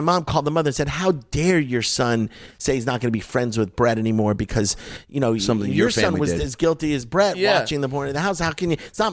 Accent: Miami Beach, Florida, United States; also born or lived in Las Vegas; I was living in Las Vegas at the time. I grew up in Miami Beach, but for 2 years, my mom got married to this guy, and we moved to Las Vegas.

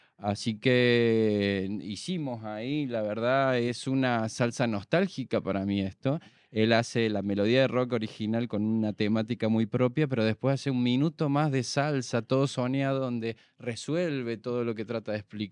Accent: Argentina; yo soy argentino. Vengo del rock argentino, vengo del folclore argentino, vengo del tango.

